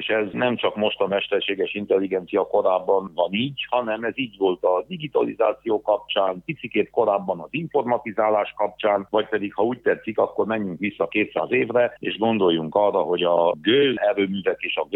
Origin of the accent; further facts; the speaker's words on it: Transylvania, Romania; jelen pillanatban legalábbis otthon Erdélyben én nem mondanám azt